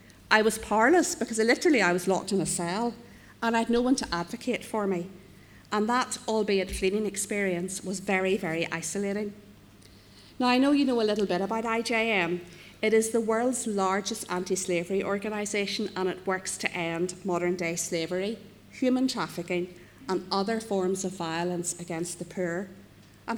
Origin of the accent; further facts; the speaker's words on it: Newcastle, Northern Ireland, United Kingdom; I come from Newcastle, and as you know, I'm a member of Newcastle Presbyterian.